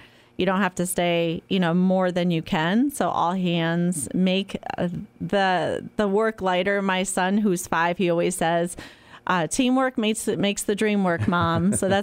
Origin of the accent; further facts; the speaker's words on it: Plainfield, Massachusetts, United States; And then to find myself now planted here in Berkshire County, I grew up in Plainfield, only a half hour away.